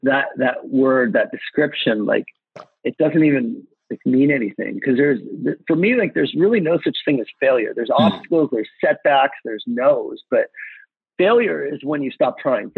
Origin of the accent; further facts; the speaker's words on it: California, United States; my mom actually took me and my brother to California when I was 2 years old. So I was raised in California with my mom.